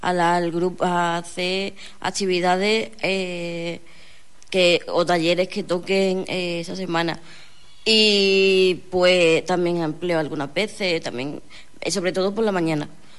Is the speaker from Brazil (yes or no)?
no; Lepe, Andalusia, Spain; El primero es sobre el carnaval de mi pueblo, yo soy de Lepe, como he dicho antes